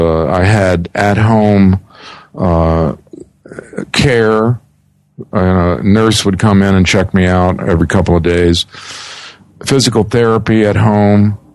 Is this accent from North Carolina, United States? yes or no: no; Greenbelt, Maryland, United States; And I actually did grow up in a town called Greenbelt.